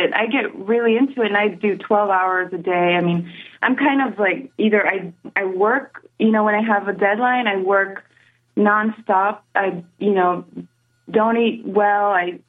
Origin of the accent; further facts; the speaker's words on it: United States; now in Germany; I'm American. I'm living in Germany, and I have issues with communicating with people.